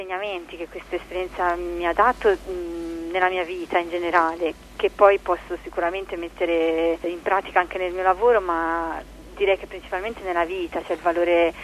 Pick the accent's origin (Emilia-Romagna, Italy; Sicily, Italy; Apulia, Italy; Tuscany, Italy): Tuscany, Italy; Carrara; ho 29 anni e vengo da Carrara.